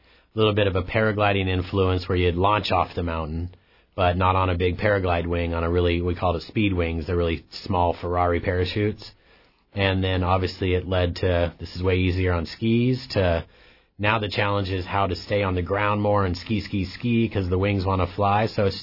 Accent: Alaska, United States; I'm very proud to be back in my hometown and being able to offer this. You know, it's something I've always wanted to do in Alaska

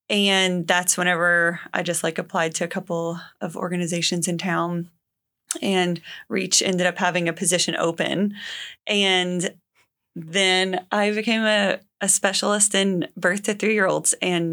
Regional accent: Kentucky, United States; I grew up in Kentucky, went to Eastern Kentucky, and just happened to fall into occupational therapy.

